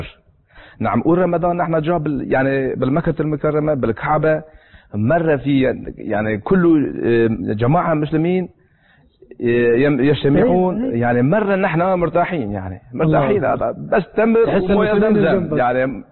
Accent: Turkey; Arabic is a second language; ولكن نحن من تركيا نروح بلد ثاني العقل وراء

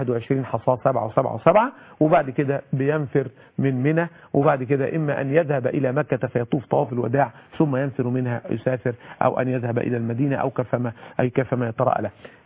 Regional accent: Egypt; وإحنا عندنا في مصر عندنا عادات غريبة جدا جدا

